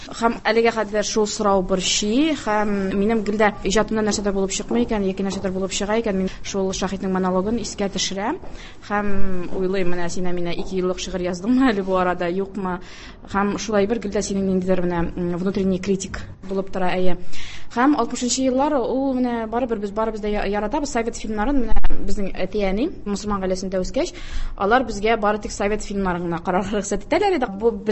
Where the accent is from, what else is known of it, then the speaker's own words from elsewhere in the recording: Kazan, Tatarstan, Russia; Казанда туып үстем, Госмания мәдрәсәсендә укыдым. 1-нче класстан 9-нчы класска кадәр Нарсы Мөхәммәдия мәдрәсәсен бетердем.